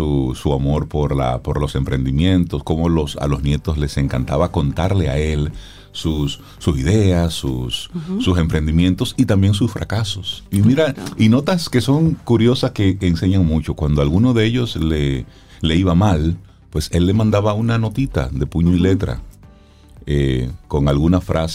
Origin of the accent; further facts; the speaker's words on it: Salcedo, Hermanas Mirabal, Dominican Republic; mi solidaridad para mi pueblo Salcedo con esto